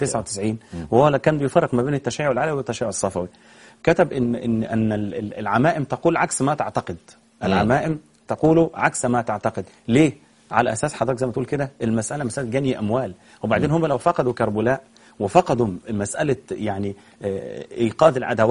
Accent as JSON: {"language": "Arabic", "country": "Egypt"}